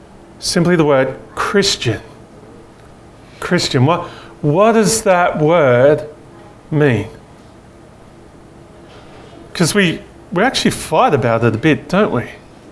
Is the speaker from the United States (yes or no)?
no; Bathurst, New South Wales, Australia; I grew up in Bathurst wearing Ugg boots, like driving Taranas.